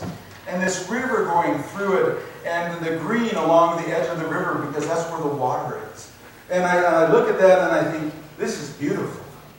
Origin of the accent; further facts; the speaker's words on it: Oregon, United States; You know, it kind of drives me nuts, because I grew up in Willamette Valley. A nice, long, flat valley that runs north-south.